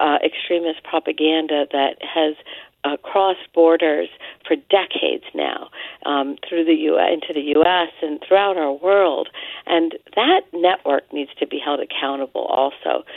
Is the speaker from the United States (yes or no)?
yes; West Virginia, United States; I didn't miss this story because I'm from West Virginia, remember, and I've been here this past week